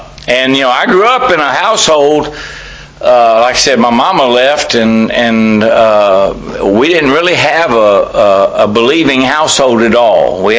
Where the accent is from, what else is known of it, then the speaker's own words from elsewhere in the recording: Texas, United States; also born or lived in San Diego; And you know, I grew up in South Texas. My dad was in the Navy, so I was actually born at Balboa Naval Hospital, and then we moved around a lot, and finally, when I was a year and a half old, we moved to South Texas permanently